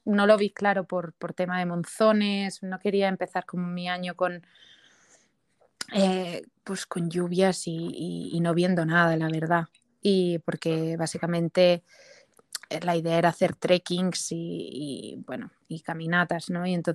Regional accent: Barcelona, Catalonia, Spain; born there; es una chica que nace en Barcelona, bueno, cerquita de Barcelona, y nada, tengo 24 años, estudié Derecho.

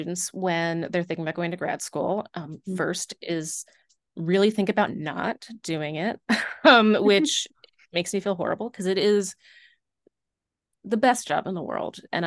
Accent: New York, United States; also born or lived in Boston; Like I said, I'm from New York originally. I went to grad school in Boston. I was not sure how I was going to feel about the Midwest.

